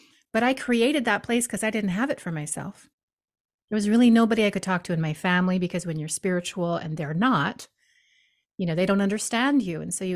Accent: Hawaii, United States; Well, I was raised in Hawaii, which so is my father, by the way, which is a very like inherently magical place.

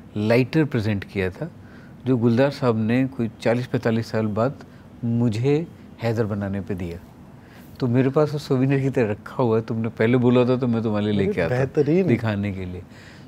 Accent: Uttar Pradesh, India; मैं यूपी से हूँ

